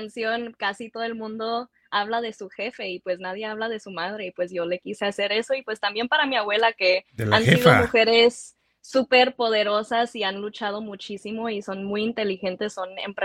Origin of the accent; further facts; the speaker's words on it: United States; now in Los Angeles, United States; yo crecí, aunque yo vivo en Los Ángeles, crecí en un pueblo, se puede decir, un town muy gringo. O sea, era la única mexicana en mi escuela, la única que hablaba español.